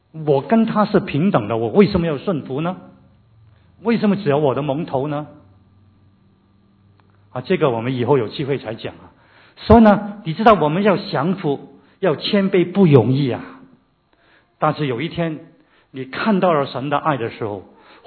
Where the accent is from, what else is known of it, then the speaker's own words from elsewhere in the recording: Hong Kong; Chinese is a second language; 特别我们是香港人、广东人讲普通话呢，常常会讲错的。